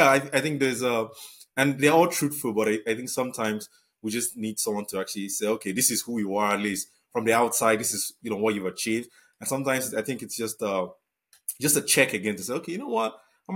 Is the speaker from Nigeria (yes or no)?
yes; Nigeria; moved away; yeah, Nigeria is my home country, but there's a lot of problems there.